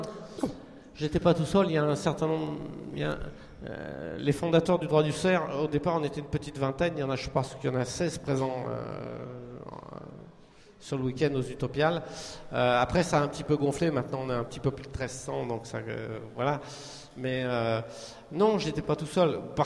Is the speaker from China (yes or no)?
no; France